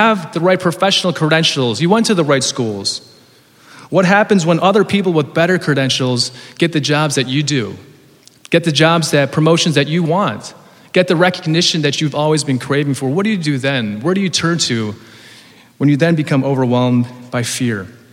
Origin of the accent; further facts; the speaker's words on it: New York, United States; I find that funny that as a New Yorker, you go to the suburbs and that's where your dreams die.